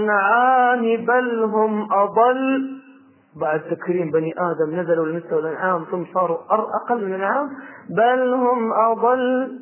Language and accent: Arabic; Riyadh, Riyadh Province, Saudi Arabia; ألقيك محاضرة هناك عندنا في الرياض